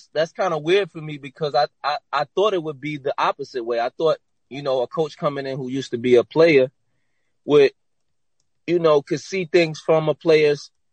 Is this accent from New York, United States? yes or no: yes; Brooklyn, New York, United States; I'm from Brooklyn.